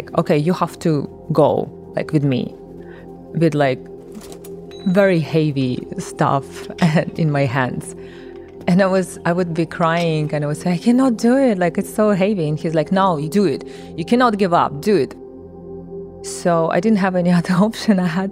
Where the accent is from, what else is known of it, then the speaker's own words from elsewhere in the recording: Kazakhstan; born there; English is a second language; I was born in Soviet Union, in USSR, the country which doesn't exist anymore. My parents coming from Central Asia. According to my DNA, I don't have any Russian blood inside of me. But Kazakhstan was part of USSR.